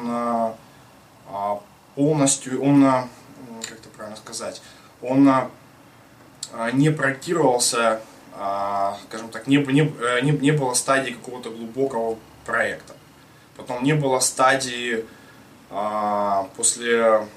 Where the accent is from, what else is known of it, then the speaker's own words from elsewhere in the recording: Rostov-on-Don, Rostov Oblast, Russia; Точно. Ростов-на-Дону.